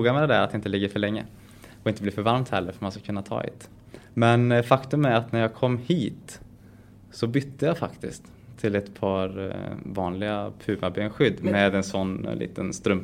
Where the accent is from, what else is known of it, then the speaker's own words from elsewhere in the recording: Lidköping, Västra Götaland County, Sweden; jag växte upp i Lidköping.